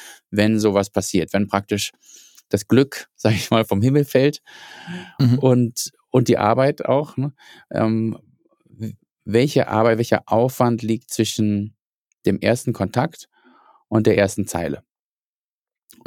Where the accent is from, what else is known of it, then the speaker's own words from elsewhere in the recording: Hamburg, Germany; born there; Ich bin in Hamburg geboren